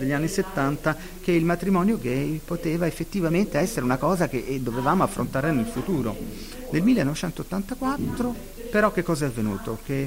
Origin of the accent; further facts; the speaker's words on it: Belfast, Northern Ireland, United Kingdom; Italian is a second language; sono cresciuta a Belfast, dove i cattolici venivano, diciamo, privati di alcuni diritti, perché i protestanti, diciamo così, erano la maggioranza